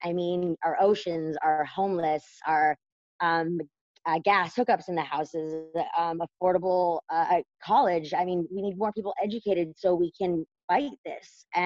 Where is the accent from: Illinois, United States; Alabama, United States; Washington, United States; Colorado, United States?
Washington, United States; Vancouver; because I'm from Vancouver, and I would just love Vancouver and Portland to come together